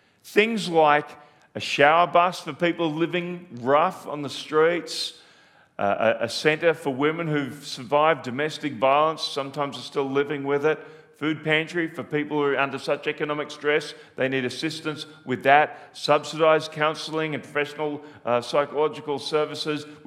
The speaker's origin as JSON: {"language": "English", "country": "Australia", "said": "I'm passionate for Australia. I'm Australian."}